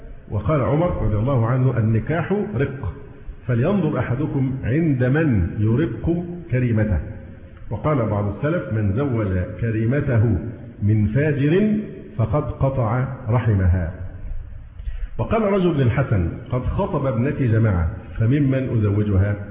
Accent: Egypt

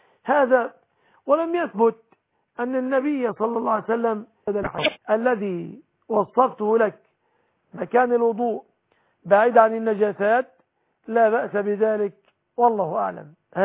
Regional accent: Egypt; بلادنا مصر

